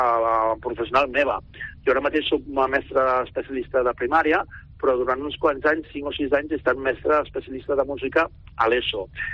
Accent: Premià de Mar, Catalonia, Spain; jo soc de Premià de Mar

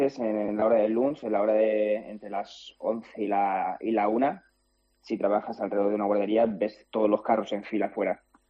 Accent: Móstoles, Community of Madrid, Spain; now in Oslo, Norway; Yo soy de Madrid.

